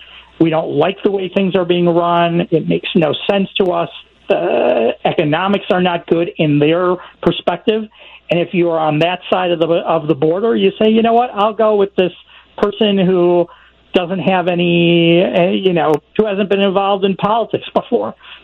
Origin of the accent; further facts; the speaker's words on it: United States; now in Singapore; I'm not Singaporean, I'm from the United States